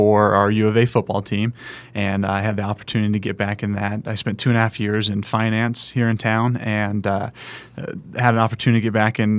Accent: California, United States; As I was telling you in the break, I'm from Monterey Bay, California. I grew up there.

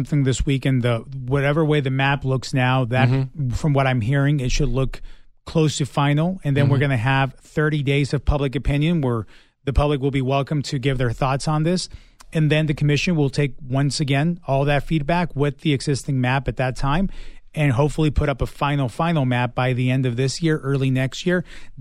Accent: Tucson, Arizona, United States; I came as a young boy. I grew up here in Tucson and went through that process with my parents.

